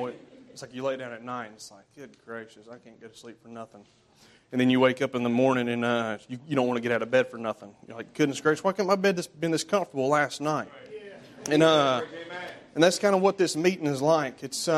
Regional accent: North Carolina, United States; Now, I'm from North Carolina, and I go to revival meetings.

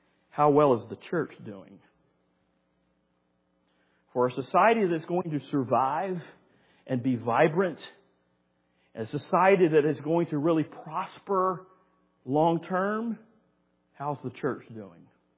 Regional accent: United States; the opportunities that He has afforded me as an American, I thank God for that.

